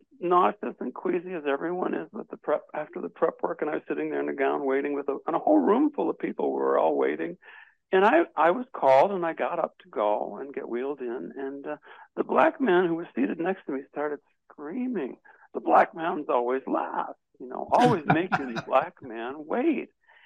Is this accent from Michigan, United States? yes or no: yes; Detroit, Michigan, United States; born there; I was born in Detroit.